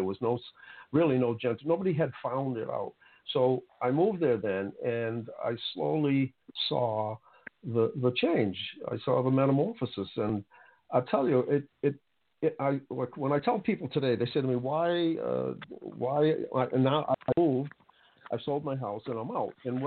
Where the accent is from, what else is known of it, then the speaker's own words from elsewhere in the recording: Boston, Massachusetts, United States; And, you know, I grew up in Roxbury. I lived and during my teenage years, all of my life was in South Boston.